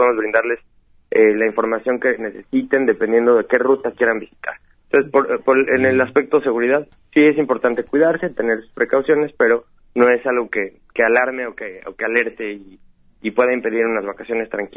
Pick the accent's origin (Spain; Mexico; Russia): Mexico; nosotros como mexicanos lo respetamos mucho